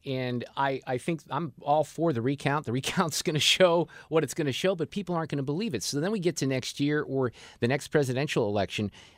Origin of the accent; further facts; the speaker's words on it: Chicago, Illinois, United States; moved away; I grew up in Chicago, but I was not infected with the Cubs virus, and I moved here in 1979